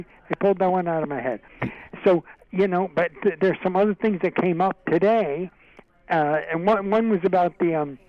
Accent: Glen Ridge, New Jersey, United States; I'm from Glen Ridge, like the previous caller.

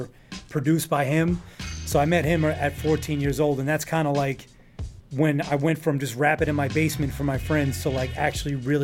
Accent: Rockaway Beach, New York, United States; Like I grew up in Rockaway Beach, you know what I mean? So it's like my neighborhood realistically was mostly like firemen, teachers, and nurses

